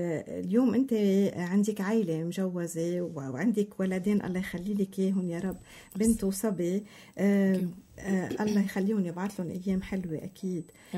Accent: Lebanon; نحن كلبنانيين

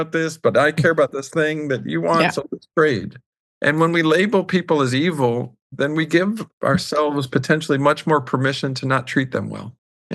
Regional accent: New York City, New York, United States; I think I'm lucky that I grew up in New York City, child of two public servants

